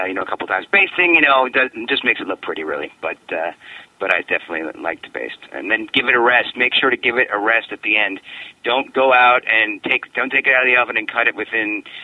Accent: New York, United States; now in Chicago, United States; I grew up in New York, so it was always there. Now I'm in Chicago

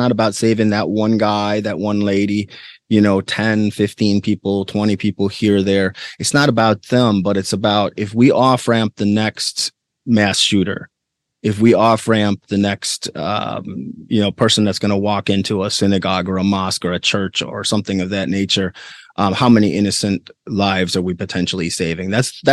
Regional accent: Minnesota, United States; born or raised there

